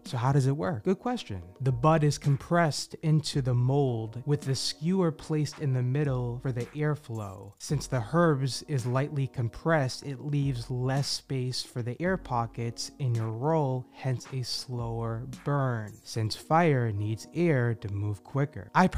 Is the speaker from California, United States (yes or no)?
no; Hyde Park, Massachusetts, United States; Yeah, I was born and raised in Hyde Park